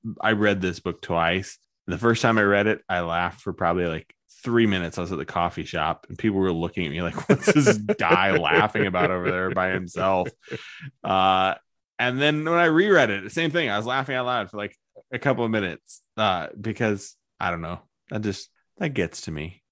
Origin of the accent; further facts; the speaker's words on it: Nebraska, United States; I'm from Nebraska. It's Marianne all the way.